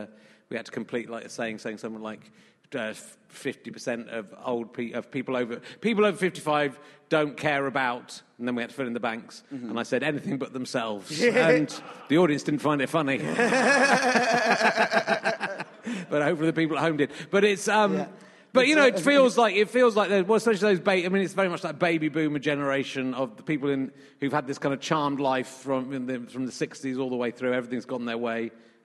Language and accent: English; Yorkshire and the Humber, United Kingdom; born there; I was born in Yorkshire